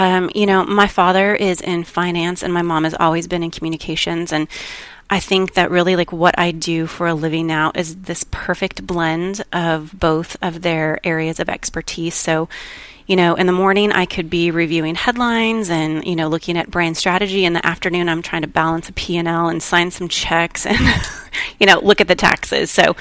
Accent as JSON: {"language": "English", "region": "Colorado", "country": "United States", "tie": "born or raised there", "lives_now": "Dallas, United States", "said": "So I'm born and raised in Colorado and went to the University of Colorado. And my ex-husband actually was offered a position here in Dallas."}